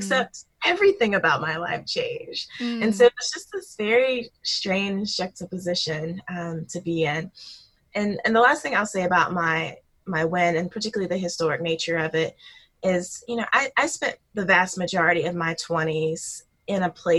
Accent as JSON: {"language": "English", "region": "South Carolina", "country": "United States", "tie": "born or raised there", "said": "I think because I was a Black girl growing up in South Carolina, mm-hmm."}